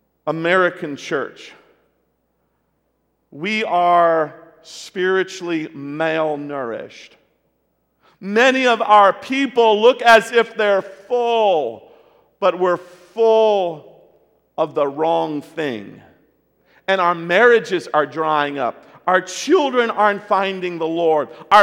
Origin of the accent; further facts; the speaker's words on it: Taiwan; when I was a kid growing up in Taiwan on the mission field, I can remember going with my family to mountain villages.